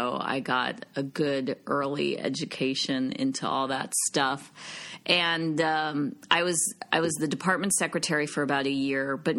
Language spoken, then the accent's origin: English; Madison, Wisconsin, United States; now in Los Angeles, United States; I grew up in Wisconsin, in Madison, and I went to school at Northwestern outside Chicago